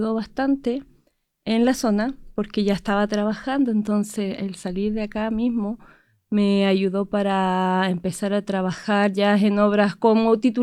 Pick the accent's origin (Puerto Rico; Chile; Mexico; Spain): Chile; Angol, Araucanía; moved away as an adult; now in Osorno, Chile; Sí, yo soy de Angol, llegué el 2016 acá a Osorno